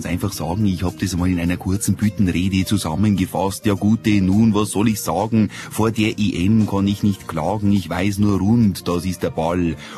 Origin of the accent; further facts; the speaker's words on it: Kaufbeuren, Bavaria, Germany; also born or lived in Seefeld am Ammersee / Herrsching; Geboren bin ich eigentlich am Ammersee, und zwar in der Nähe von, also in Seefeld am Ammersee, also habe dann in Herrsching gewohnt die ersten 3 Jahre. Mein Vater war zu dieser Zeit Soldat und so hat uns das Leben dann irgendwann nach Kaufbeuren gebracht und dort sind wir auch mehrfach umgezogen